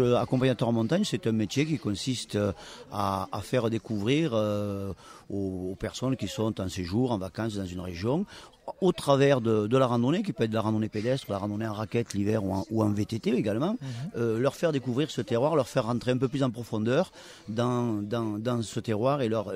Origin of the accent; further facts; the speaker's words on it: Marvejols, Occitanie, France; Donc, du coup, j'ai grandi à Lozère, à Marvejols exactement.